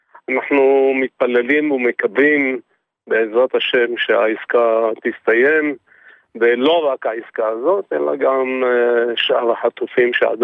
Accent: Jerusalem, Jerusalem District, Israel

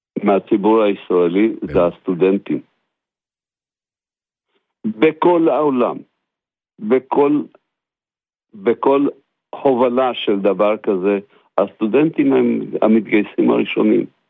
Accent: Northern District, Israel; אני בא מהגליל, אני תושב יסוד המעלה

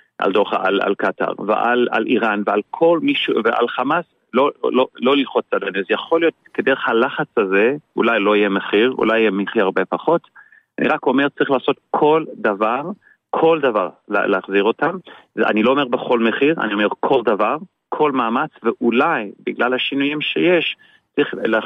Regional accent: South Africa; חיות, אני בא מדרום אפריקה, אנחנו מכירים את הג'ונגל וחיה של החיות.

